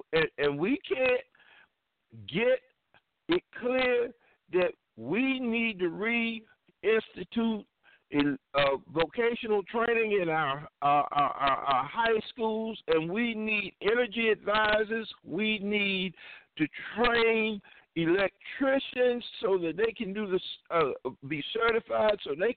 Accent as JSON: {"language": "English", "region": "South Carolina", "country": "United States", "said": "I hail from South Carolina. And my grandmother used to pick 400 pounds of cotton."}